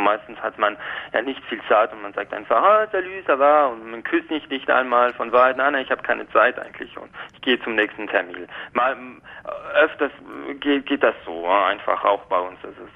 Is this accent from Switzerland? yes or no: yes; Romandy, Switzerland; Und ich habe als Schweizer … nach zwei Küssen immer Lust auf einen dritten.